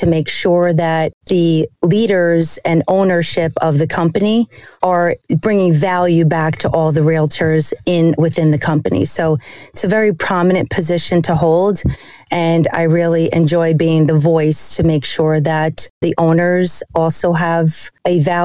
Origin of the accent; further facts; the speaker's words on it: New York, United States; Born and raised in Westchester County. I'm one of three daughters, and my parents landed in New York in 1971.